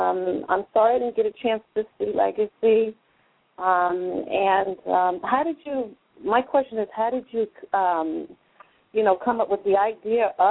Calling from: San Francisco, California, United States; I'm calling out from California. I do follow him on Twitter. … I'm really upset because I live in San Francisco

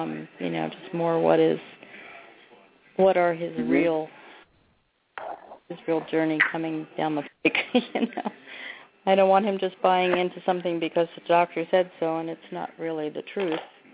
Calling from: Oregon, United States; from Oregon.

